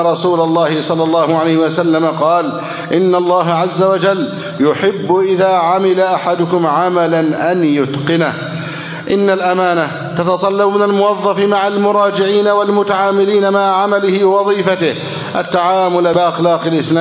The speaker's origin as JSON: {"language": "Arabic", "country": "Egypt", "said": "اللهم احفظ بلدنا مصر أمنا أمانا، سخاءً رخاءً وسائر بلاد المسلمين."}